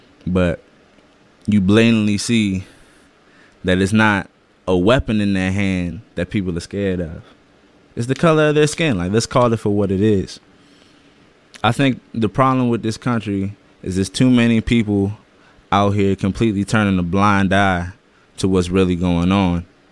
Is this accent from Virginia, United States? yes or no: yes; Alexandria, Virginia, United States; Little thing about me, I'm from Alexandria, Virginia. That's 20 minutes out of D.C.